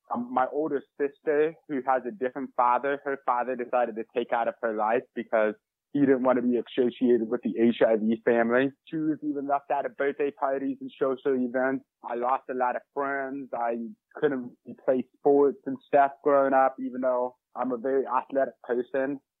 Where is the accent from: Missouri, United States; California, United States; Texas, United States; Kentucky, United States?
Missouri, United States; St. Louis; I'm from St. Louis, Missouri.